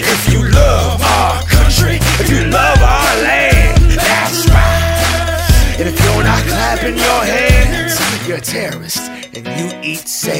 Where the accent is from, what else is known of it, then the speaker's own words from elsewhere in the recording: United States; That's right. I'm American